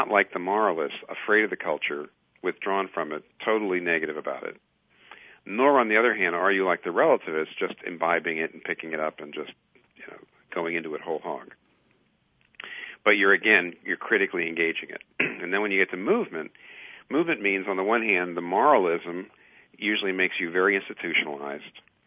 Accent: Pennsylvania, United States; Now, I'm from Pennsylvania. The church was in a small town in Virginia.

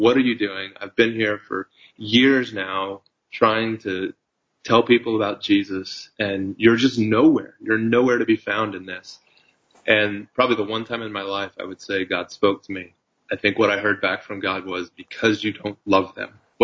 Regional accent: United States; I still enjoy a certain status of power as an American

